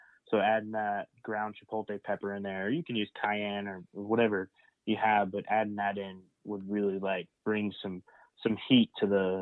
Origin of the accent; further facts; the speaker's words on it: Oklahoma, United States; I'm from Oklahoma. We've got I wouldn't say unannounced. It's an announced feud with Texas.